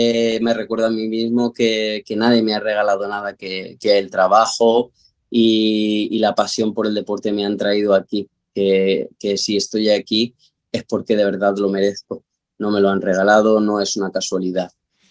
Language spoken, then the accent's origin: Spanish; Spain; a vivir, a capotear con todo lo que venga, como buen español